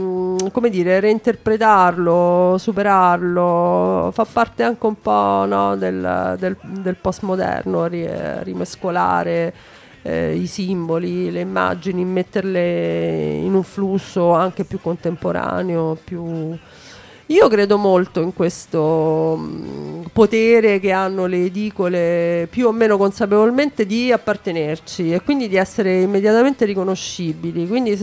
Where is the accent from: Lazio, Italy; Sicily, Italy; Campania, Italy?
Lazio, Italy; Rome; io sono di Roma, per cui sono cresciuta in mezzo a queste edicole.